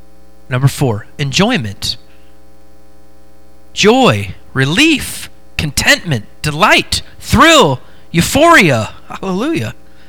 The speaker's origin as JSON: {"language": "English", "region": "Oregon", "country": "United States", "tie": "born or raised there", "said": "We did that growing up in Oregon. West Coast is the best coast."}